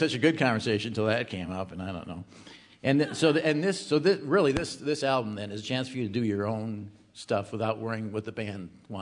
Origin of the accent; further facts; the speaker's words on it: Northampton, Massachusetts, United States; now in Connecticut, United States; I'm 36 years old. I say that I'm from Northampton, Massachusetts, because that's where I got my start, though now I live in Southern Connecticut.